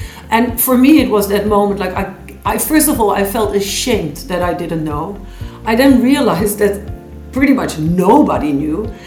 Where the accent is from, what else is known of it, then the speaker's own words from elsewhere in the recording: Netherlands; English is a second language; I grew up in the Netherlands in a middle-class family.